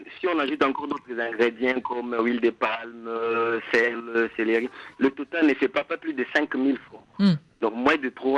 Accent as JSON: {"language": "French", "country": "DR Congo", "said": "chez nous en République démocratique du Congo"}